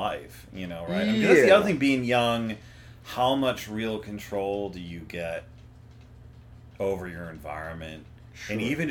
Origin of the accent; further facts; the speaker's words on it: New Jersey, United States; and I came from New Jersey, which had, like, you know, my high school had like a lot of non-white kids in it, and we had kids who didn't even speak English in my high school.